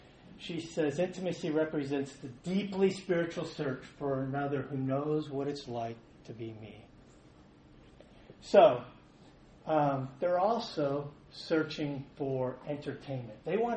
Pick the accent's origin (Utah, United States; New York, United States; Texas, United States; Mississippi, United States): Texas, United States; Houston; I grew up in Northwest Houston in 1980-something